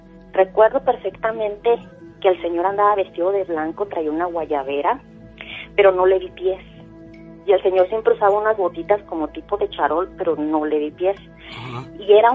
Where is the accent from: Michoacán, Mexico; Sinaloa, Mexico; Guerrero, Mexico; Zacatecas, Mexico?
Michoacán, Mexico; La Piedad; Yo soy de La Piedad, Michoacán.